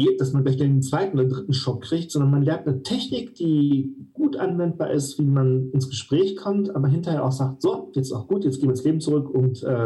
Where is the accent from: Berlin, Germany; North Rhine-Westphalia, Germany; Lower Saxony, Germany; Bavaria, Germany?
North Rhine-Westphalia, Germany; Witten; moved away as an adult; Ich war in Witten, in meiner alten Heimatstadt Witten, unfassbarerweise. Da bin ich aufgewachsen und habe da gelebt, bis ich 18, 19 war.